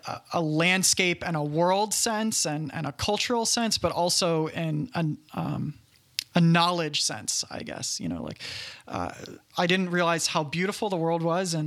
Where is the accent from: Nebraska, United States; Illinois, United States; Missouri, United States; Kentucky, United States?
Kentucky, United States; I grew up in Kentucky. Wasn't a lot of traveling happening. I actually didn't get my passport until like 2 years ago.